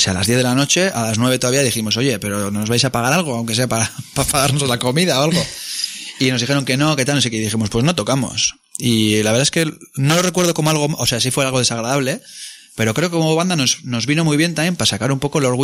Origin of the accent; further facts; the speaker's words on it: Bilbao, Basque Country, Spain; Nosotros alucinábamos como unos bilbaínos de mierda que aparecemos allí en México.